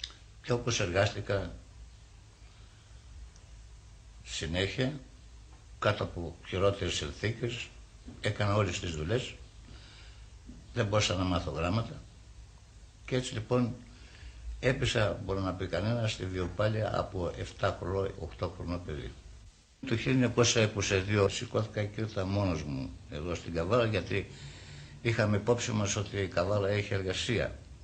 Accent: Enez, Edirne, Turkey; Ήρθα από την πατρίδα μου, την Ανατολική Θράκη, λέγεται Ένος. Και γεννήθηκα το 1905.

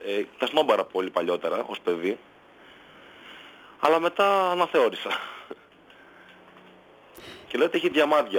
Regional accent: Larissa, Thessaly, Greece; Εγώ στη Λάρισα γεννήθηκα και μεγάλωσα.

